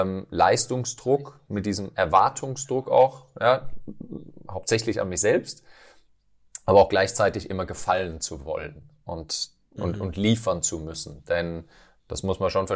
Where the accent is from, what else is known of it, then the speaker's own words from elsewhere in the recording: Odenwald, Germany; denn ich komme aus dem Odenwald, aus einem 600-Seelendörfchen. Und da ist es nur grün außenrum.